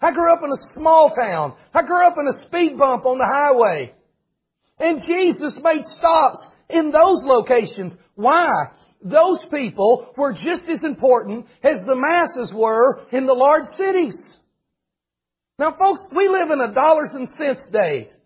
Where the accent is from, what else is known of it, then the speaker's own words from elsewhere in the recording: Greenwood, United States; I grew up in a village. I grew up in Greenwood. Oh, Greenwood's a big town. It wasn't when I was a kid. 2,300 people.